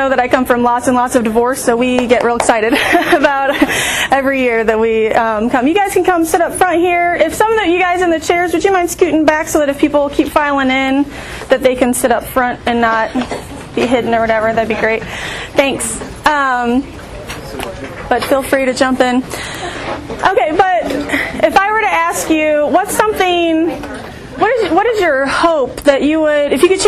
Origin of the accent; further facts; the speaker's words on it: Palatine, Illinois, United States; I grew up at Willow Creek Community Church in the suburbs of Chicago. I'm from Palatine, Illinois originally.